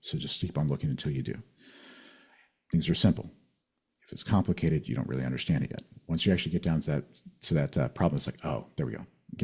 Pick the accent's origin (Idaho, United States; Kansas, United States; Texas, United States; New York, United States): Kansas, United States; I grew up autistic in Kansas.